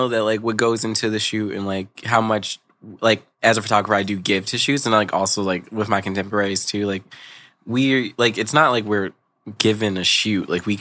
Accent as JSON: {"language": "English", "town": "Philadelphia", "region": "Pennsylvania", "country": "United States", "tie": "born or raised there", "said": "I was born in Philadelphia, PA. South Philly, to be exact."}